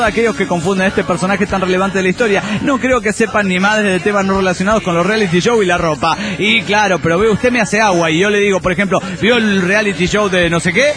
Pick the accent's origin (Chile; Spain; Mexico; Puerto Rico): Chile; Soy de Chile y acá el precio